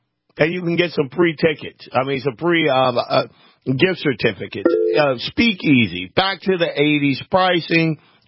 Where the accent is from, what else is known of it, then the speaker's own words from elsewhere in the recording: New Orleans, Louisiana, United States; But, you know, my Saints, that's my hometown down there.